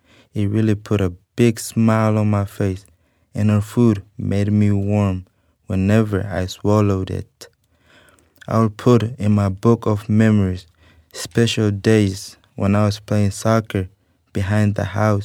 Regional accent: Kenya; I'm from Kenya.

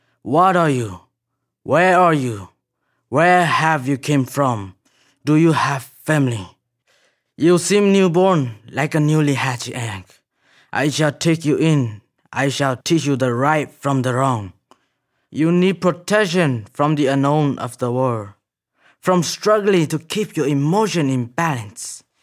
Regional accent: Thailand; I am from Thailand.

